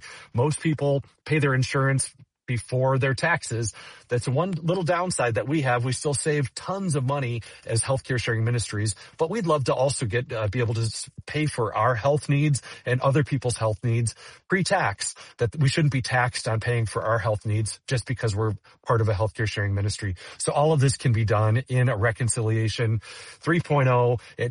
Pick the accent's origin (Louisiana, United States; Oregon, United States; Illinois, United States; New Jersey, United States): Illinois, United States; When I was growing up in Illinois